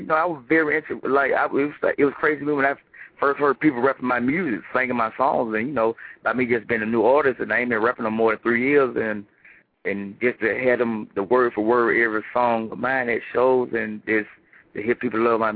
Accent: Georgia, United States; I'm letting folks know the struggles where I came from. You know, I came from nothing. I came from Bankhead for real. You know, I come from a project called Born Home, which are being tore down as of right now.

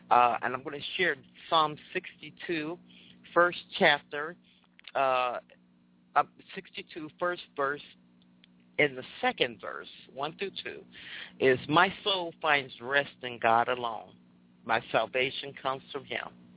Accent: Chicago, Illinois, United States; I'm from Chicago, the birthplace of house music.

